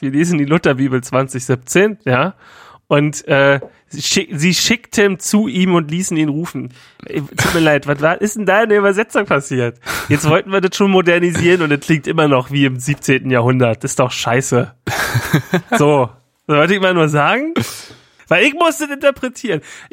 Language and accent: German; Berlin, Germany; aber ich bin Berliner und ich gehöre dahin.